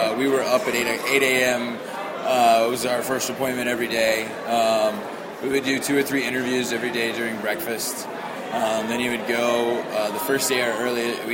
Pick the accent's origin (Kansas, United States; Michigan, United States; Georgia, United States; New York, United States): Georgia, United States; Atlanta; I mean, I'm from Atlanta. My grandfather went to Georgia Tech.